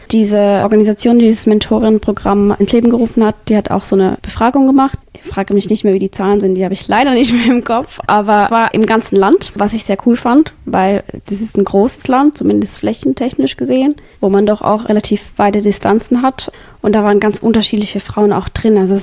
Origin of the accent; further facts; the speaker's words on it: Switzerland; das kann ich als Schweizerin auch nicht nur unterstützen